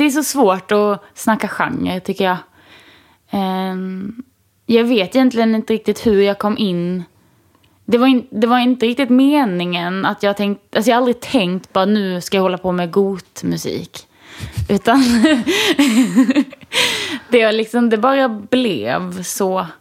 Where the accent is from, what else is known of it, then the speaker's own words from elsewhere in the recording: Sölvesborg, Blekinge, Sweden; Jag fattar att jag är född där och liksom bott där. Men jag kommer aldrig säga att det är min hemstad.